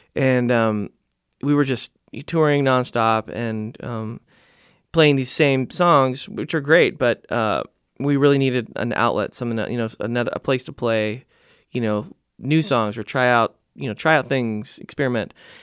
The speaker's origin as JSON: {"language": "English", "town": "San Diego", "region": "California", "country": "United States", "tie": "born or raised there", "said": "I grew up in San Diego, and I try to get out and even if I just swim around"}